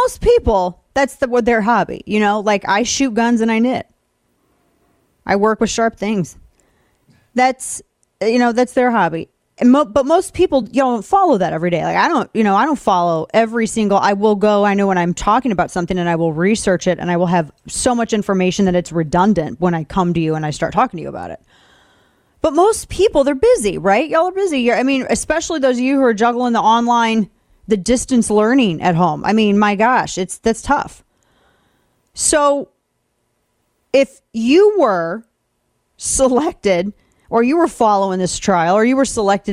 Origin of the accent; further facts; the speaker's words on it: St. Louis, Missouri, United States; Because I've seen it in my hometown of St. Louis.